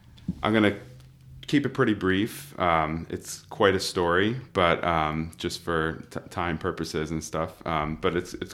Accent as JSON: {"language": "English", "region": "Connecticut", "country": "United States", "said": "Cause I'm from Connecticut, but I was living in New Jersey at the time."}